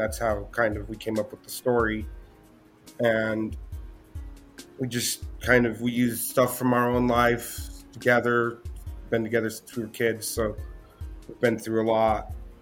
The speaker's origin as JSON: {"language": "English", "town": "Las Vegas", "region": "Nevada", "country": "United States", "said": "Well, I'm from Las Vegas, Nevada."}